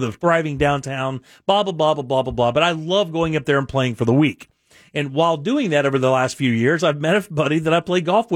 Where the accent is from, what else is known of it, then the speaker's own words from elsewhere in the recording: Palatka, Florida, United States; every March, I go back to my hometown, Palatka, Florida, just about 100 miles north of here.